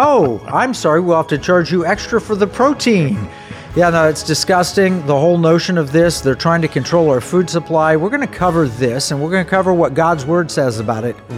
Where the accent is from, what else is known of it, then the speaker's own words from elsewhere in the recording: Texas, United States; I'm Texan through and through. Our Oklahoma background, love beef.